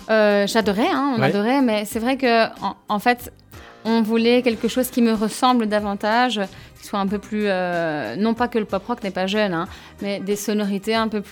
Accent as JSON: {"language": "French", "town": "Baudour", "region": "Wallonia", "country": "Belgium", "lives_now": "Brussels, Belgium", "said": "Alors je suis originaire de Beaudour."}